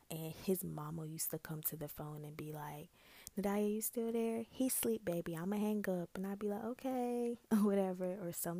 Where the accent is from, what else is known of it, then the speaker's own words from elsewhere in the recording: Raleigh, North Carolina, United States; But my grandma lives in my hometown, and so I had to go back to Raleigh at some point in time.